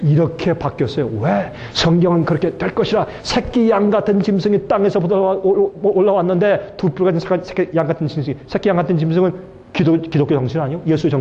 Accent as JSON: {"language": "Korean", "country": "South Korea", "lives_now": "United States", "said": "법적으로는 물론 저는 한국 사람이니까"}